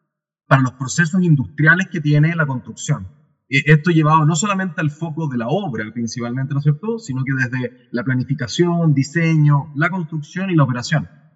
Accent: Chile; vivo en Chile, soy chileno, estudié en la Universidad Austral de Chile, que está en la ciudad de Valdivia.

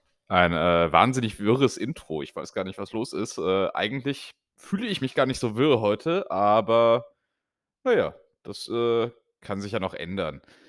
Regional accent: North Rhine-Westphalia, Germany; Folge 11 ist für mich als Rheinländer natürlich eigentlich das viel wichtigere Jubiläum

